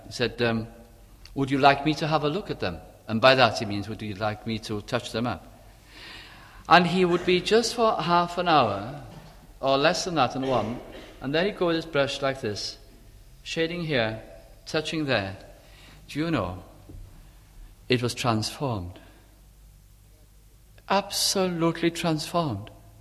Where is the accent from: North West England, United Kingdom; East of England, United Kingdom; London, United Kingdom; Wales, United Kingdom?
Wales, United Kingdom; You know, as Welsh people, we know, we say with singing